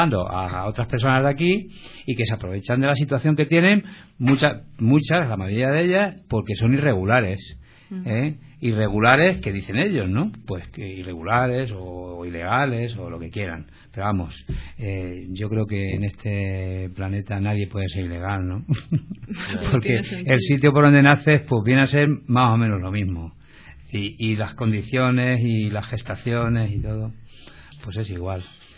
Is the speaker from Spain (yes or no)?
yes; Jaén, Andalusia, Spain; Le dije, oiga señora, yo soy de Jaén, también me tengo que ir a mi pueblo.